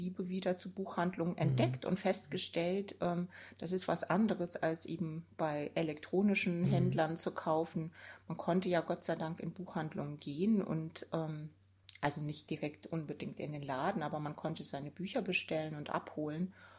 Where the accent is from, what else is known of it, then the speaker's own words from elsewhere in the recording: Rhineland, Germany; Ich bin im Rheinland aufgewachsen.